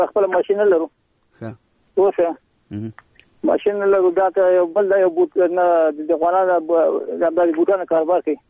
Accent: Andar, Ghazni, Afghanistan; زه د غزنی ولایت یم، د اندړو دی ولسوالۍ یم، یازي ګډول د کلی یم.

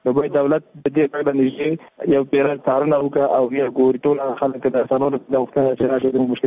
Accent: Afghanistan; موږ هم د افغانستان بچیان یو

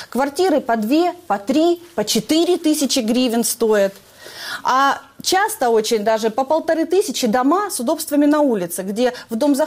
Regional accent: Donbas, Ukraine; moved away; Но мы же не с Западной Украины приехали, мы же с Донбасса переехали.

